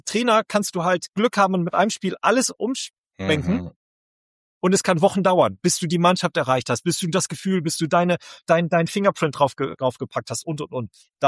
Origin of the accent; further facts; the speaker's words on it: Bremen, Germany; weil ich in Bremen aufgewachsen bin